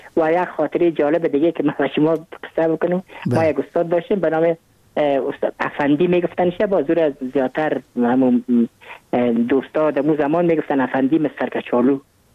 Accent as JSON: {"language": "Persian", "region": "Kabul", "country": "Afghanistan", "tie": "born or raised there", "said": "من متولد کابل هستم، در نایی اول کابل تولد شدیم."}